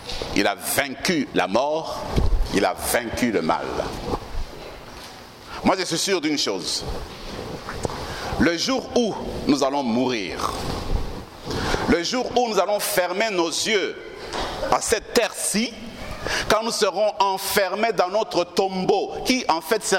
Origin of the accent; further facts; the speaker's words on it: Lubumbashi, Haut-Katanga, DR Congo; nous étions trois à être ordonnés dans ma ville natale, Lubumbashi.